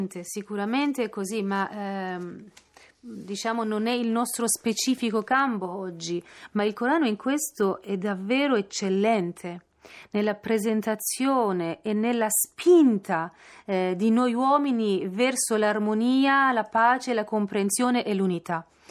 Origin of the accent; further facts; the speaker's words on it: Iran; Per esempio io sono iraniana e allora in questo momento il mio popolo soffre